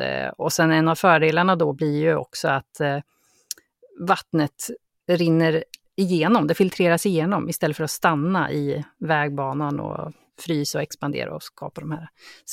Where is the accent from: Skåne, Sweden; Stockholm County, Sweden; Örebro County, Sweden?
Örebro County, Sweden; Karlskoga; vi hade en i Karlskoga, där jag kommer ifrån.